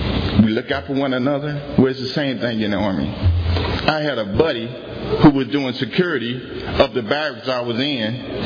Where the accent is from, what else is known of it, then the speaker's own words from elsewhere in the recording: Mississippi, United States; Returned back to my home state, the beautiful Magnolia State of Mississippi.